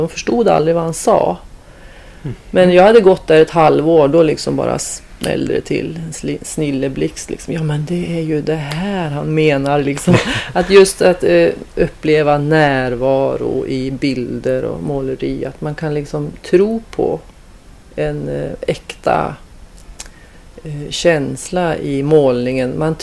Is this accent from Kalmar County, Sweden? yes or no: no; Sundsvall, Västernorrland County, Sweden; born there; moved away as an adult; Jag var bara 18 år när jag kom hit från Medelpad, då, Sundsvallstrakten där jag är född.